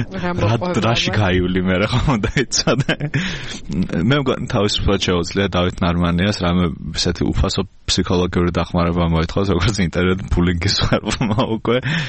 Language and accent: Georgian; Tbilisi, Georgia; იმ პერიოდში თბილისში, ასე მე გავიზარდე.